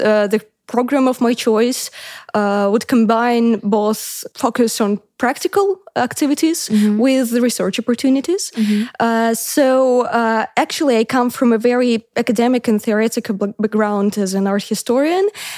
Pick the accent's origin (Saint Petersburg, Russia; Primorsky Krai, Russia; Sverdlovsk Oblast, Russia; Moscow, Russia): Saint Petersburg, Russia; I'm from Russia, from the most beautiful city of this country called St. Petersburg.